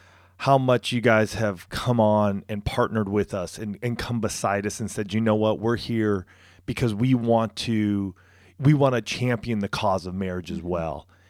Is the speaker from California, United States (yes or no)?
yes; California, United States; I grew up right outside of Riverside.